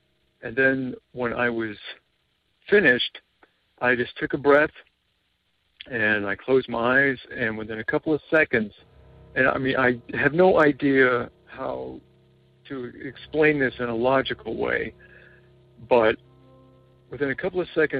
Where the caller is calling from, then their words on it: New Jersey, United States; I'm calling from New Jersey.